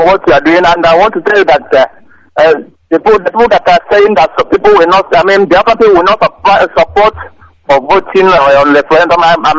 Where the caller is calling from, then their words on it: Malaysia; I'm calling from Malaysia. … calling from Malaysia.